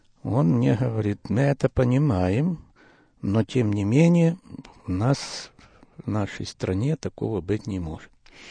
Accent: Lutsk, Volyn Oblast, Ukraine; also born or lived in Poland; я родился в Польше в 1935 году в семье верующих родителей. После войны нас переселили на Украину, и мои родители поселились на Западной Украине в городе Луцке. Там я кончил школу и пошел учиться в университет в городе Одессе.

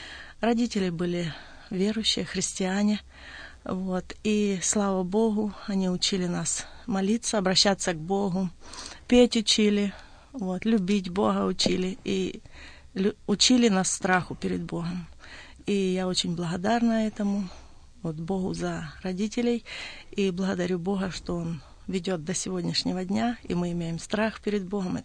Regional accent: Horlivka, Donetsk Oblast, Ukraine; born there; Я тоже из Донецкой области, но родилась я в городе Горловке, на Украине также.

